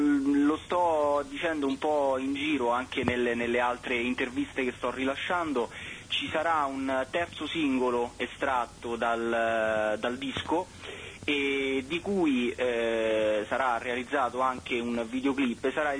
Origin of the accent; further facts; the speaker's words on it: Rome, Lazio, Italy; Sono di Roma.